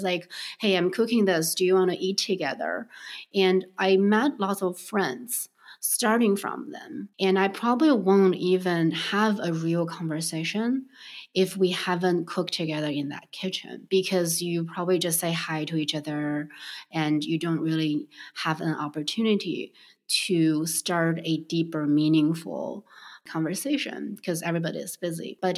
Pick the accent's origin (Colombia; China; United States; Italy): China; Beijing; So I grew up in Beijing. Jianbing is a very famous but also common breakfast meal.